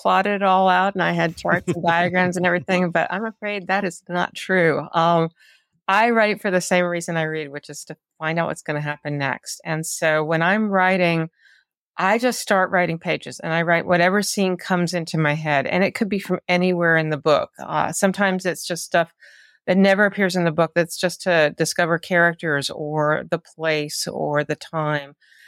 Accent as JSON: {"language": "English", "region": "North Carolina", "country": "United States", "tie": "born or raised there", "said": "But I mean, I grew up in the Piedmont, North Carolina"}